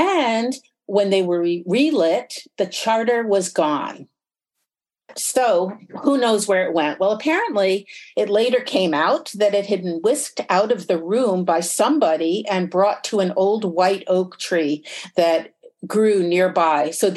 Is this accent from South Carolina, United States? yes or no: no; New York, United States; And I'm from just north of New York City.